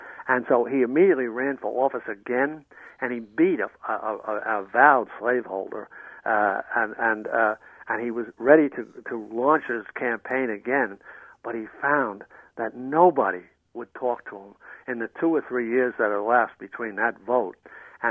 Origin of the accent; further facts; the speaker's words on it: New Jersey, United States; I'm from New Jersey.